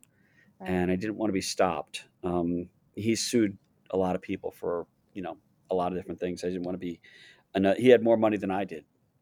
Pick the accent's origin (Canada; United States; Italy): United States; Joppa Town, Maryland; also born or lived in Baltimore; I grew up in Baltimore and Joppa Town. Joppa Town, literally went to school in Joppa Town from kindergarten to senior in high school.